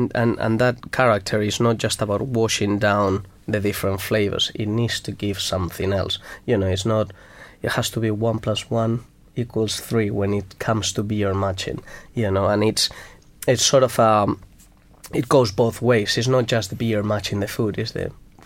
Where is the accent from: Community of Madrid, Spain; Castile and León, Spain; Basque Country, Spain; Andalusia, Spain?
Community of Madrid, Spain; Madrid; English is a second language; I am from Madrid, and in Spain